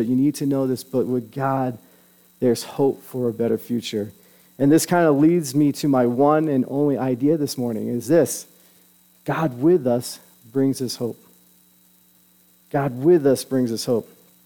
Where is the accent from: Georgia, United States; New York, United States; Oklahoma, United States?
New York, United States; Montauk; looking back at my hometown that was marked by these red and white smokestacks on the shoreline.